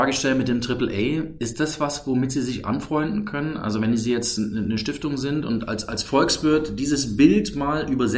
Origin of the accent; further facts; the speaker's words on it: Germany; Also ich bin selber ein Kind der DDR